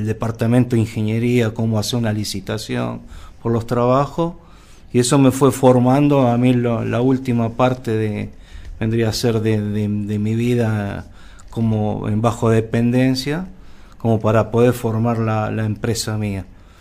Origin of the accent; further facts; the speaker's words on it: Buenos Aires, Argentina; Yo vengo de Buenos Aires, ¿no? Soy un emprendedor nato, de chico siempre estuve innovando en cosas. Yo soy técnico mecánico, recibí de una escuela técnica en Buenos Aires